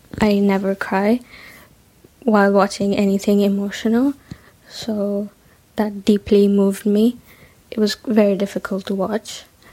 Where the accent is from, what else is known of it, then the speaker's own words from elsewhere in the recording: Pakistan; English is a second language; now in Istanbul, Turkey; I called in before and you guys asked me where I'm from. I'm from Pakistan, but I live in Istanbul.